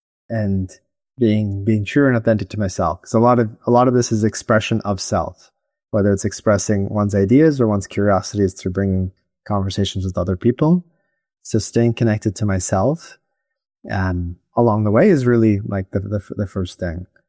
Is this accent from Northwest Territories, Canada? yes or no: no; Ottawa, Ontario, Canada; And I grew up in Ottawa, Canada, capital city